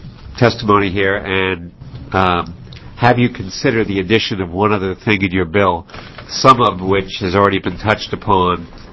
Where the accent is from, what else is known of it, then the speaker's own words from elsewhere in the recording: Ashland, Oregon, United States; I'm from Ashland, Oregon.